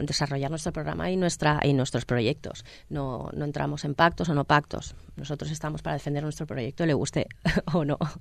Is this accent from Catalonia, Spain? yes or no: yes; Sabadell, Catalonia, Spain; somos gente de Sabadell que también queremos recuperar ese entorno natural.